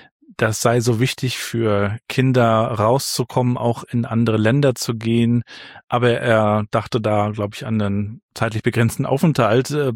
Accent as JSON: {"language": "German", "town": "Rostock", "region": "Mecklenburg-Vorpommern", "country": "Germany", "tie": "born or raised there", "said": "in Warnemünde, in diesem Teil von Rostock, wo ich aufgewachsen bin"}